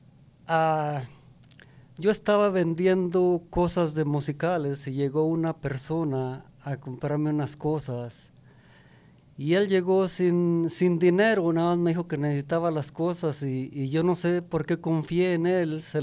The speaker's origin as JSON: {"language": "Spanish", "town": "Chalchihuites", "region": "Zacatecas", "country": "Mexico", "said": "Yo soy de México, del estado de Zacatecas, de un pueblito de Chalchihuites, de un ranchito ahí cerquitas. Sí"}